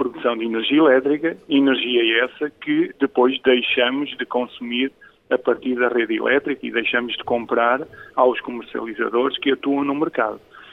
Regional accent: Coimbra, Portugal; eu sou de Coimbra, nasci em Coimbra, cresci no concelho de Coimbra, não na cidade de Coimbra, mas no concelho de Coimbra, numa aldeia próxima, e de facto estudei também em Coimbra, portanto licenciei-me na Universidade de Coimbra

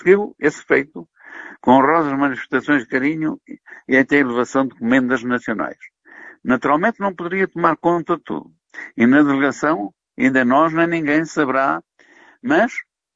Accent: Portugal; como português, e já em idade avançada, regozijamo-nos com as contas públicas do nosso país

